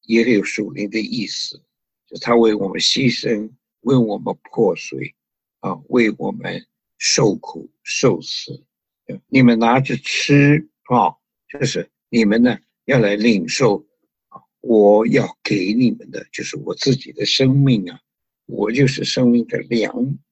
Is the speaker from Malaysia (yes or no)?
no; China; 就是他们是主要啊是吃面包的，我们中国人呢是吃饭的。